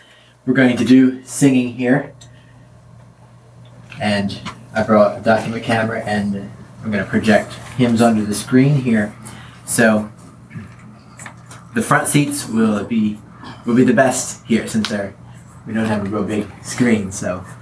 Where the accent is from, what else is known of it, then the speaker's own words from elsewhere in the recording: Lancaster, Pennsylvania, United States; I'm from Lancaster, Pennsylvania.